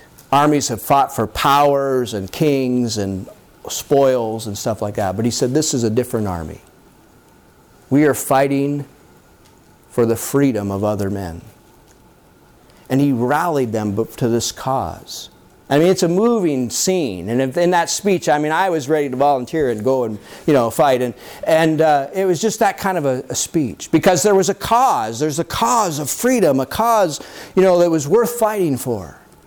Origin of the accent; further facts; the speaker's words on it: United States; I grew up in the States, and the Civil War is an interesting war.